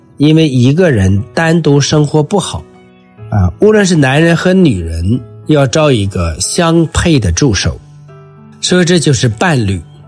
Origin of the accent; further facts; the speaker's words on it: China; 我们中国人说男大当婚，女大当嫁